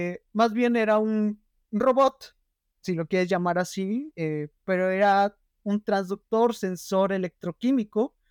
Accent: Saltillo, Coahuila, Mexico; en mi ciudad natal, Saltillo, Coahuila

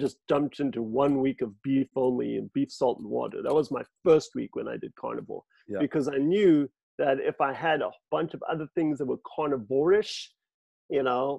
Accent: South Africa; now in United States; I grew up in South Africa, Nick. It is a banana-producing country.

